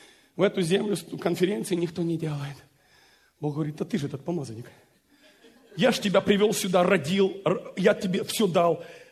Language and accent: Russian; Ukraine; Я рос на Украине